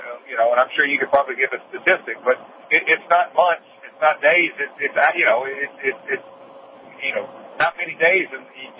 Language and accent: English; the South, United States; we were raised in the South on sweet tea